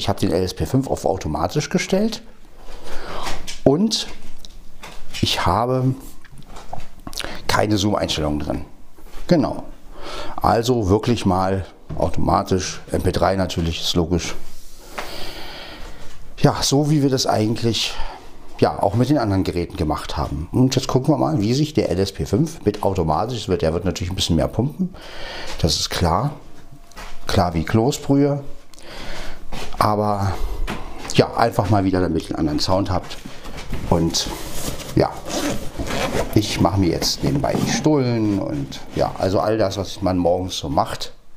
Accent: Berlin, Germany; now in Brandenburg, Germany; also ich komme ja aus West-Berlin, jetzt lebe ich ja wie gesagt in Brandenburg

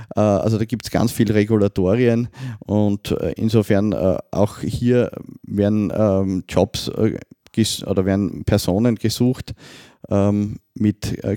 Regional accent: Austria; Naja, das Gesundheitssystem bei uns in Österreich ist ja nicht nur so Kunde und Anbieter

